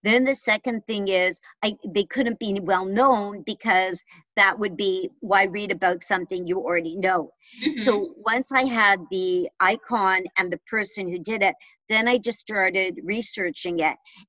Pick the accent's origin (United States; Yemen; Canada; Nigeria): Canada; I'm from Canada.